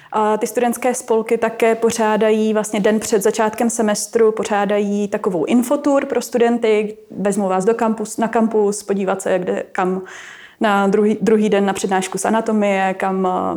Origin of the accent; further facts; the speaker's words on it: Plzeň, Plzeň Region, Czechia; jsem v podstatě rodačka z Plzně, nebo jsem vyrůstala v Plzni